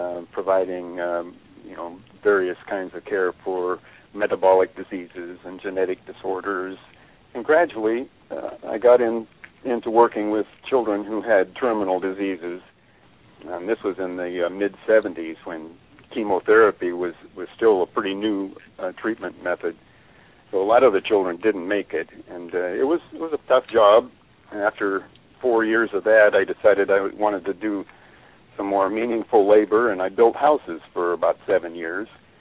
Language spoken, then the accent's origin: English; Washington, United States; also born or lived in Oklahoma; Now, I was raised in Washington State, but went to school in various places, California and Illinois and Oklahoma